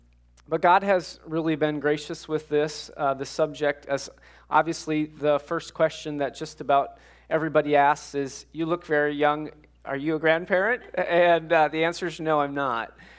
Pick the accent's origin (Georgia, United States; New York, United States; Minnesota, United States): Minnesota, United States; I'm from Minnesota, so this is kind of higher up here in Michigan.